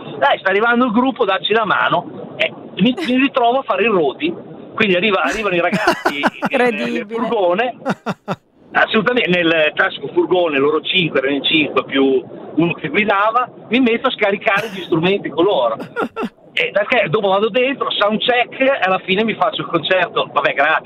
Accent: Emilia-Romagna, Italy; io non sono di Bologna ma sono della provincia, montagna.

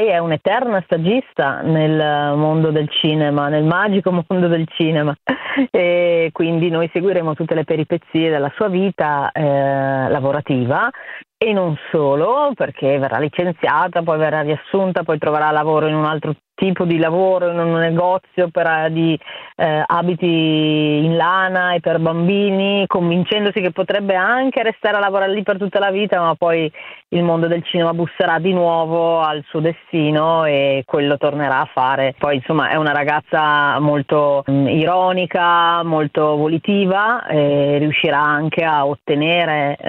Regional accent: Verona, Veneto, Italy; io, essendo veronese, tutte le volte che scendo a Roma la guardo con gli occhi dell'innamorata

